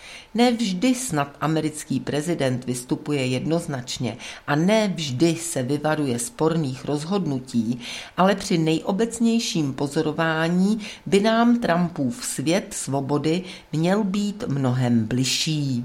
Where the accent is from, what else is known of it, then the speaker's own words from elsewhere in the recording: Prague, Czechia; Vyrůstal jsem v Praze, hrál jsem si na dnešním Vítězném náměstí a v okolí, tehdy se to jmenovalo náměstí VŘSR